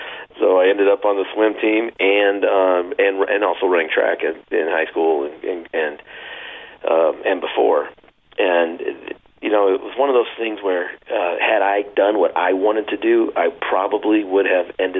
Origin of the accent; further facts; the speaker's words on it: Wisconsin, United States; also born or lived in East St. Louis, United States; It's insane. It's nuts. And there's times where my mom said, I ended up actually growing up in Wisconsin